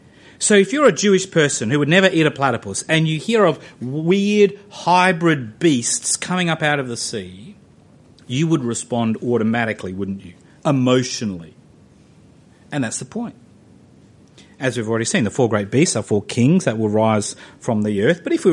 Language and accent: English; Darwin, Northern Territory, Australia; When I was growing up in Darwin, people used to tell stories about kids out in the outback who had never, ever seen rain.